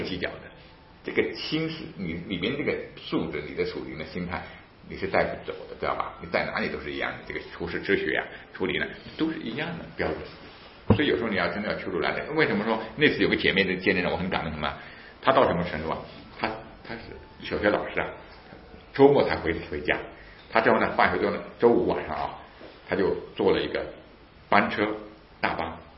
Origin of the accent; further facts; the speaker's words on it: China; 就他早已经注意到我是中国来的人